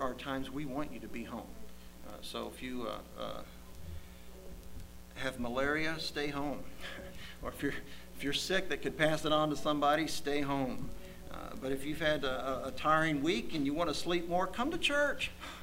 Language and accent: English; Louisville, Kentucky, United States; And my mother went through the same thing, and we grew up in Louisville, Kentucky.